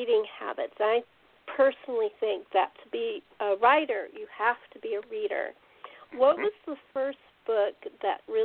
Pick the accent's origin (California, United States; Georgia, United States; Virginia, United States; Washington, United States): California, United States; Garden Grove; born there; I was born in Garden Grove, so I saw that my eyes went wide because I lived there for only 6 months of my life.